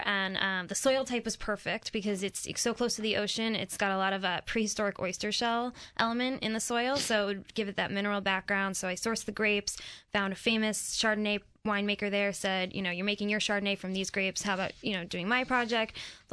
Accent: New Jersey, United States; As you said, I grew up on the Jersey Shore, so I'm a big clam baker.

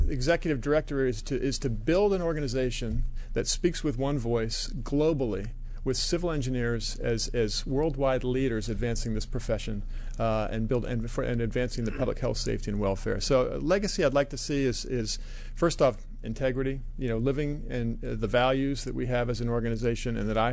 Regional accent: Falls Church, Virginia, United States; Yes, sir. I grew up in Falls Church.

